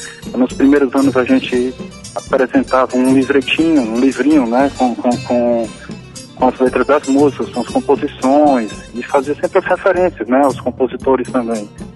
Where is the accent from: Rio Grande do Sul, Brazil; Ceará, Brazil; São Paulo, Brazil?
Ceará, Brazil; eu sou do … sou do Ceará